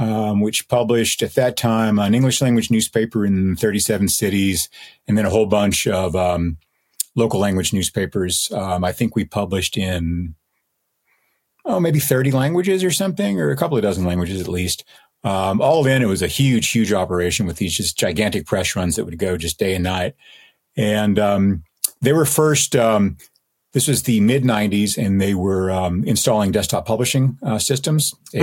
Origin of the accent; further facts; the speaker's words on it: Texas, United States; We had a required economics class to graduate from high school back in the 80s and 90s in Texas.